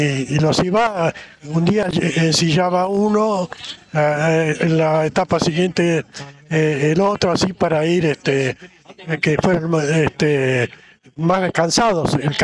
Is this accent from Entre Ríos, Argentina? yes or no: no; Buenos Aires, Argentina; born there; Yo nací acá en Buenos Aires.